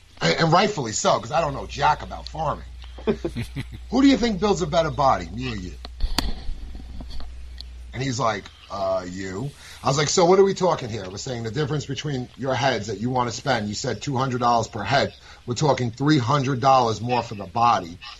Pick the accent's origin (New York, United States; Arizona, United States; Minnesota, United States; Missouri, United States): New York, United States; I'm a New Yorker, and it was three people.